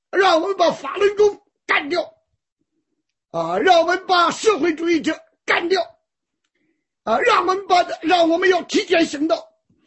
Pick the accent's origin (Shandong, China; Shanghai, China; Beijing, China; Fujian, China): Shandong, China; 就看到我们山东人本来是出土匪出相马水浒传的